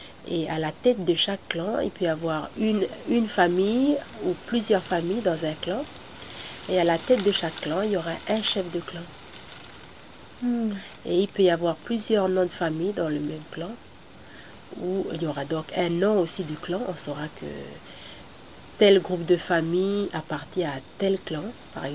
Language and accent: French; Lifou, Loyalty Islands Province, New Caledonia; Je viens du sud de l'Ifou, d'une tribu qui s'appelle Kében, du clan Géoul … Et mon père est le chef du clan Géoul. Et je suis la seconde d'une fratrie de 9 enfants.